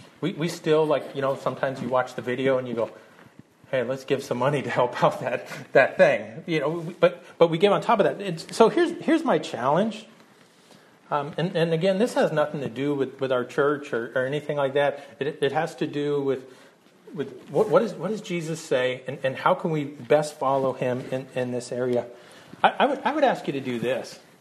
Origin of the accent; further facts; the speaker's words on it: Louisiana, United States; born there; I was born in Louisiana, so I can talk about that myself.